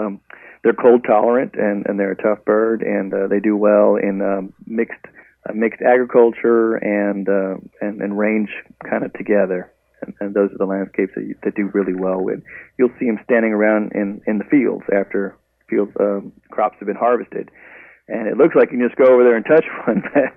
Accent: Texas, United States; Well, I'm from South Texas, born and raised, and everything goes on the grill.

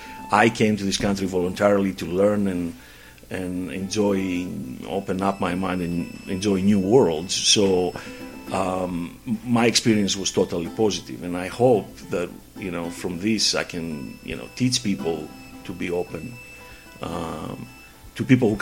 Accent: Northern Greece, Greece; moved away as an adult; now in United States; I grew up in Greece, northern Greece, and I came to the United States in 1989 to study economics and politics.

